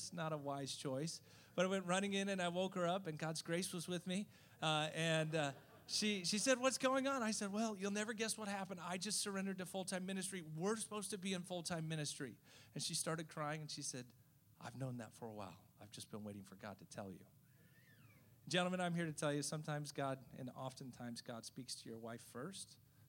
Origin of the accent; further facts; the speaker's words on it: Japan; I grew up in Japan. I speak the language.